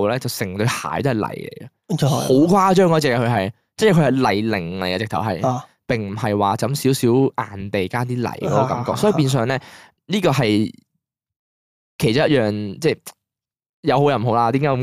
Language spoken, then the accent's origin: Cantonese; Guangzhou, Guangdong, China; born there; now in Shenzhen, China; 係因為我廣州出世啦，咁啊跟住我媽嗰時都喺廣州，就去咗深圳都住啦。